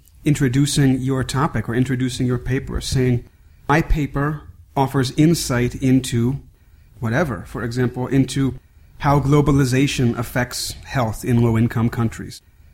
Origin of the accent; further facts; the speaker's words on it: United States; And I should point out here, as an American, we don't use this phrase at all.